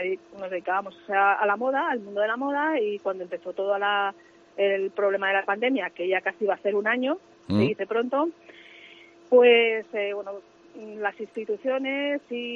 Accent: La Granja, Castile and León, Spain; como yo soy de La Granja, y en La Granja pues es un pueblo turístico

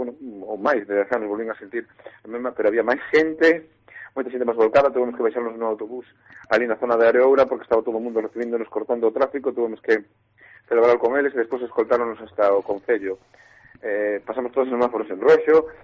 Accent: Burela, Galicia, Spain; Non teño máis que palabras de agradecemento, son de Burela, e sei o que significa isto.

